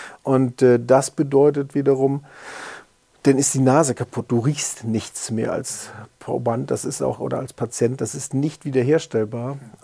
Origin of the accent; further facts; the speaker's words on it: Kiel, Schleswig-Holstein, Germany; born there; Ich bin geboren 1965 in Kiel